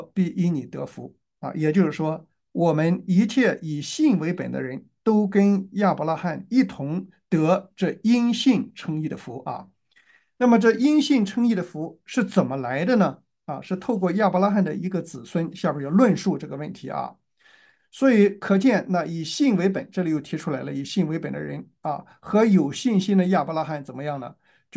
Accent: China; 所以我们中国人说"金无足赤，人无完人"啊。

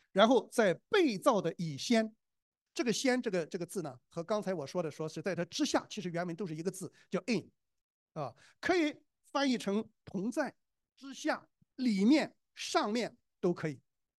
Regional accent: China; 我们中国人一般的情况下是不会接受的，对吧？

